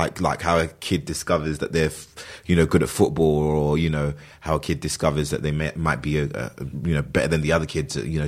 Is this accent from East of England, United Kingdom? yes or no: no; London, United Kingdom; I was born and raised in London.